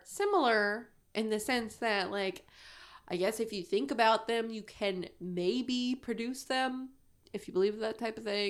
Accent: Traverse City, Michigan, United States; I'm not from the upper peninsula. I am from Traverse City, though.

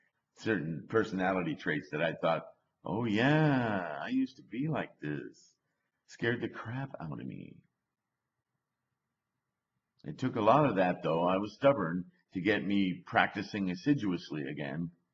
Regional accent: Canada; now in United States; I'm French Canadian, across Canada, down into California, in this Bay Area, moved to Wyoming

